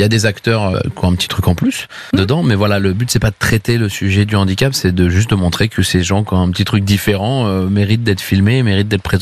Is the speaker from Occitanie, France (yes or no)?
yes; Montpellier, Occitanie, France; Moi, je venais de Montpellier, j'étais un peu à la mentalité rugby, les valeurs de l'Ovalie, quoi.